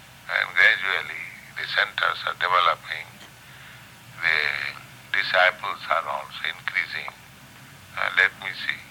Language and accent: English; Kolkata, West Bengal, India; I was born and educated in Calcutta. Calcutta is my home place. So I was born in 1896